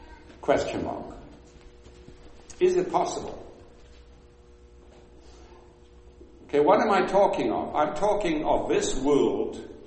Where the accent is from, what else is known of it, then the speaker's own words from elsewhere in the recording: South Africa; moved away; I came from South Africa. My family moved to Africa in 1849. And I moved out of there in 91, came to this country and made this my home.